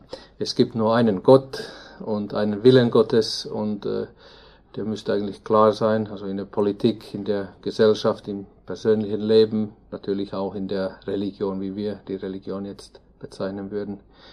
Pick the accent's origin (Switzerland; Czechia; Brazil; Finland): Finland; German is a second language; also born or lived in Turkey; now in Germany; ich komme aus Finnland. Ich habe mit meiner Familie eine Zeit lang in der Türkei gelebt